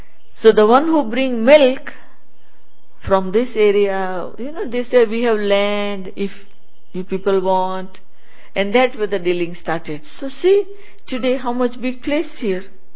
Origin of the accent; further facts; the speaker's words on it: Nairobi, Kenya; I am from Nairobi, Kenya. I am in knowledge 46 year, 36 year in Africa